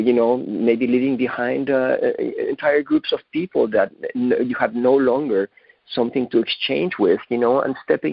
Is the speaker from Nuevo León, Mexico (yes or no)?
no; Mexico City, Mexico; That I grew up in Mexico City, you know, in the middle of one of the biggest cities in the world, and we had trees in our house, the street where I grew up.